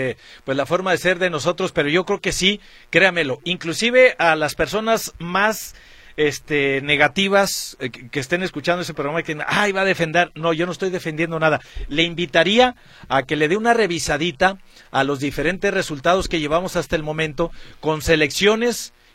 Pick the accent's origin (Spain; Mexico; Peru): Mexico; como mexicanos